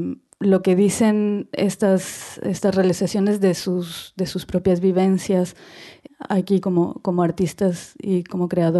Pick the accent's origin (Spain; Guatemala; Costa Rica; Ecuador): Ecuador; moved away; yo vengo de Ecuador y podemos tejer una alianza aquí